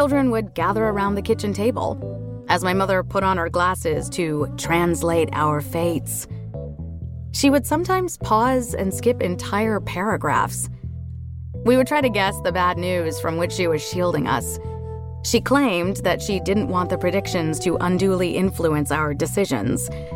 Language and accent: English; New Jersey, United States; Being Indian, by way of New Jersey, I often railed against this determinism.